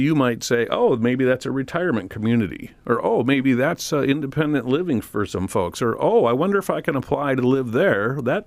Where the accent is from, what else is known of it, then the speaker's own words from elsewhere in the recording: Michigan, United States; also born or lived in Chicago; because I grew up in Michigan and went to school in Chicago